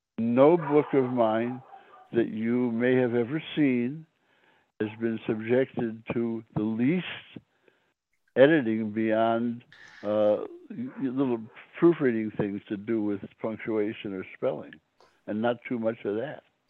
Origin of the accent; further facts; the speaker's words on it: Chicago, Illinois, United States; I grew up in Chicago.